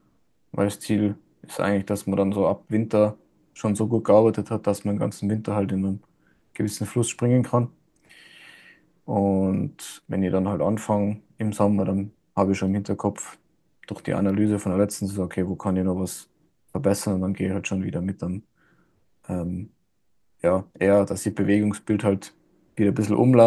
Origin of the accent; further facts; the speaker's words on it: Vomp, Tyrol, Austria; in Fomp, in dem Ort, wo ich aufgewachsen bin.